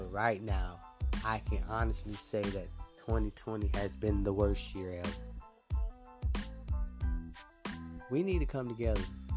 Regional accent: Charlotte, North Carolina, United States; Like right now, you know me, I'm from Charlotte. I'm from Charlotte, North

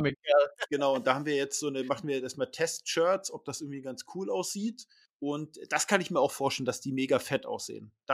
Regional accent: Northern Germany, Germany; Ja, aber was willst du als Norddeutscher machen?

